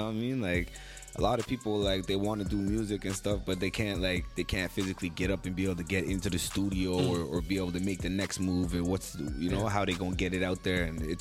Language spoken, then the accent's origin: English; Trinidad & Tobago; But nah, I'm from Trinidad and Tobago.